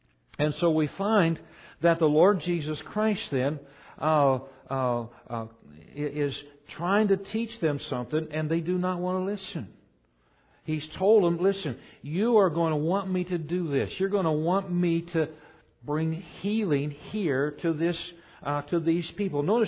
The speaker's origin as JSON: {"language": "English", "town": "Council Bluffs", "region": "Iowa", "country": "United States", "tie": "born or raised there", "said": "Council Bluffs, Iowa, like you, I was born and raised here. Well, I was raised part of the time here. I was born in Mercy Hospital, the old hospital."}